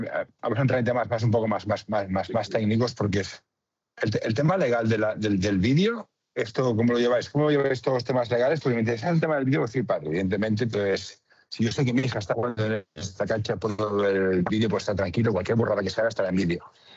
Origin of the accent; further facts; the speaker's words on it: Barcelona, Catalonia, Spain; yo soy de aquí de Horta